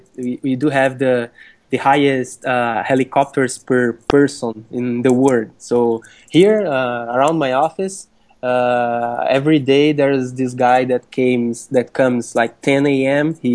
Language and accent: English; Gama, Federal District, Brazil; moved away as an adult; now in São Paulo, Brazil; I'm from Brasilia. I'm from Gama. It's a small city, 40 kilometers from Brasilia. I've grown up and lived there. It's a lower mid-class community with 200,000 people. And I lived there until I was 20 years old when I moved to São Paulo